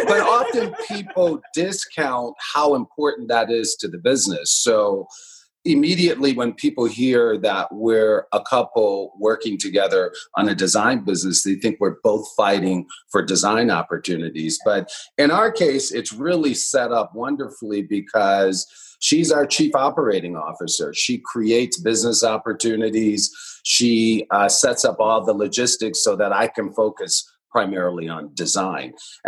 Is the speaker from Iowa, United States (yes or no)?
no; Los Angeles, California, United States; part of how I grew up in Los Angeles, I kind of grew up thinking I was a nobody